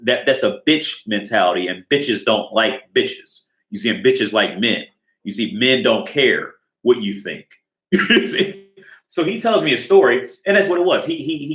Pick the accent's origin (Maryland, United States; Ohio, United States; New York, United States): Ohio, United States; Cincinnati; Because like I said, when I'm from Cincinnati, and I went to a trashy high school, so I've seen a lot of trashy shit.